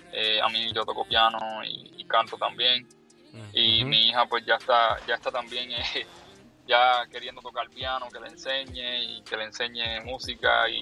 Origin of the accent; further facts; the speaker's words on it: Puerto Rico; now in Orlando, United States; Ella es de Puerto Rico también, yo soy de Puerto Rico.